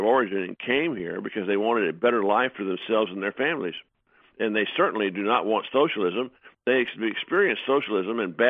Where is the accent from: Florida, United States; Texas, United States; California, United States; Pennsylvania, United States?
Texas, United States; Well, look, I grew up in Texas, and my high school was 25% Hispanic.